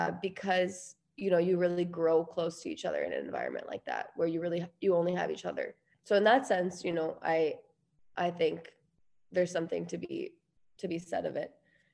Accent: Eagan, Minnesota, United States; So I am 24. We grew up in Eagan, Minnesota, and my childhood was it was a beautiful childhood.

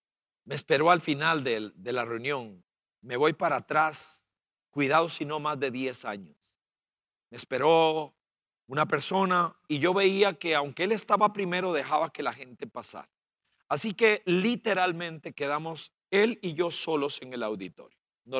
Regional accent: Costa Rica; como somos los ticos

